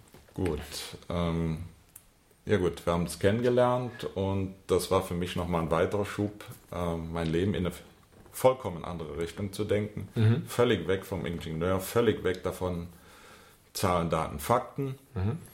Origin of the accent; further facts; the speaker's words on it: Germany; now in Munich, Germany; Ich stamme ursprünglich aus dem Rheinland, habe in Aachen studiert, Elektrotechnik und habe danach dann gleich den ersten großen Wunsch erfüllt. Ich bin nach München gegangen.